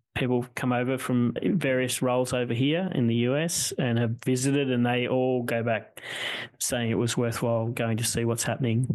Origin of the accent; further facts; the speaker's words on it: Queensland, Australia; Remember that I'm a Queenslander and I think I'm the best, biggest and best at everything.